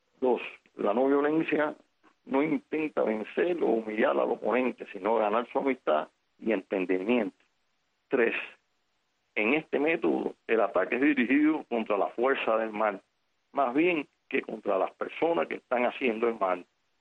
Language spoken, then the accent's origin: Spanish; Cuba; nosotros, como cubanos